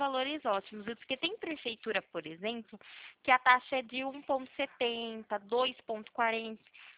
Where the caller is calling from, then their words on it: São Paulo, Brazil; Eu falo do estado de São Paulo, né?